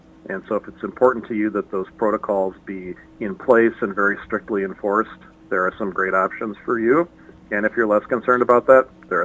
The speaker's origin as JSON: {"language": "English", "town": "La Crosse", "region": "Wisconsin", "country": "United States", "tie": "born or raised there", "said": "I grew up in La Crosse, and I just think it's so neat to kind of see the areas that you might be familiar with from a totally different perspective."}